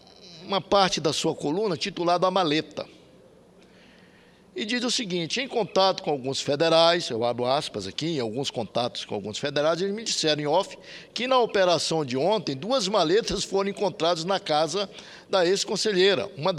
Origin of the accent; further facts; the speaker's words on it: Mazagão, Amapá, Brazil; born there; Agora eu nasci no Amapá, nasci lá na cidade de Mazagão, viu, meu?